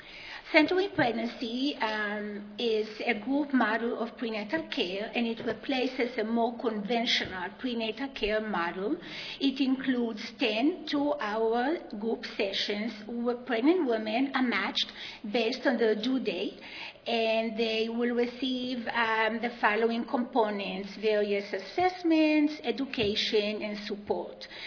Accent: Texas, United States; accent: Texan; And I'm sure that you can tell right away that I'm from Texas based on my accent.

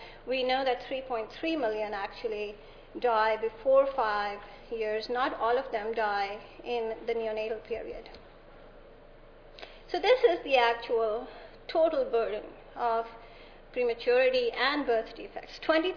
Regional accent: Pakistan; my home country, Pakistan, is also there, as always.

